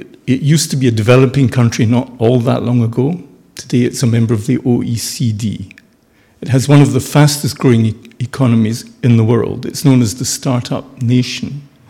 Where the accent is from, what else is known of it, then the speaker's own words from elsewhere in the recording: Scotland, United Kingdom; born there; also born or lived in Israel; I have dual UK and Israeli citizenship. I was born in Scotland, but I've lived in Israel for about 9 years all told.